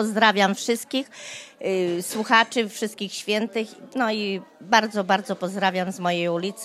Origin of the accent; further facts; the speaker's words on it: Radom, Masovian Voivodeship, Poland; Ja jestem z Radomia, z parafii świętego Rafała, z Ustronia.